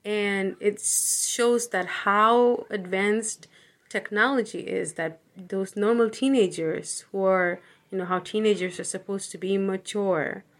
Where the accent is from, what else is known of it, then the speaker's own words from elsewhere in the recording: Hudson, United States; Hello, everyone. … I'm 18 years old, and I'm from Hudson.